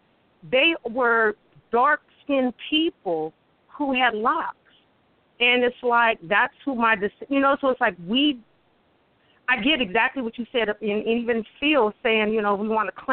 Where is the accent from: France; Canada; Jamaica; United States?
Canada; being Aboriginal people here, my family is Aboriginal here. We're from Canada. I'm a proud Cree, Muscogee, Creek, and Cherokee woman. But knowing that all of that comes from Africa, and I'm a Kemetic woman